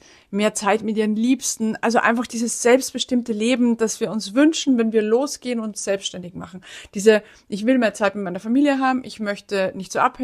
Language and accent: German; Salzburg, Austria; Ich komme aus Salzburg, bin 1978 geboren und bin damit Generation X.